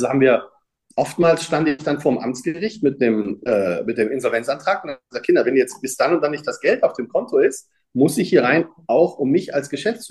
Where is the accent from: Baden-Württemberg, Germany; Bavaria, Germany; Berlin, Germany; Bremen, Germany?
Bremen, Germany; ich bin aus Bremen